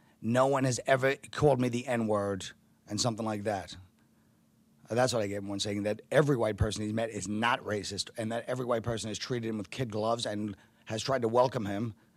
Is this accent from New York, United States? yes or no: yes; Brooklyn, New York, United States; when I grew up in Brooklyn and it was a very mixed neighborhood